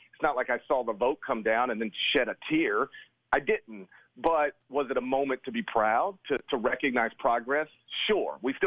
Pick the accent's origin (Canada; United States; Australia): United States; Mississippi; As I've said many times, listen, I was raised in Mississippi. I still live in Mississippi.